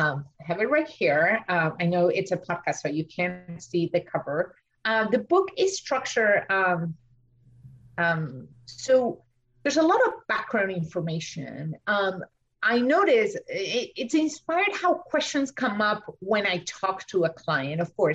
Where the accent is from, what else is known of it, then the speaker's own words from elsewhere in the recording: Argentina; English is a second language; now in United States; Now, I know I'm an immigrant. I'm from Argentina. English is my second language.